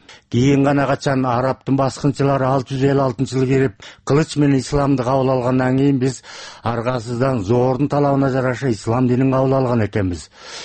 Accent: Issyk-Kul Region, Kyrgyzstan; Ысык Көлдөн болом.

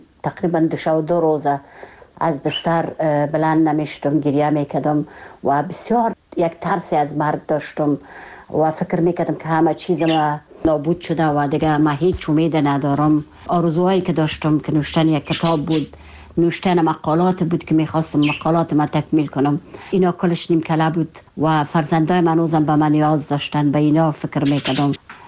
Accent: Kabul, Afghanistan

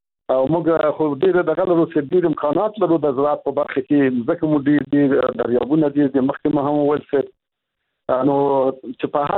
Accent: Afghanistan; زه خو په دې هیواد کې لوی شوی یم چې د ژوند په افغانستان کې تیر کړی دی

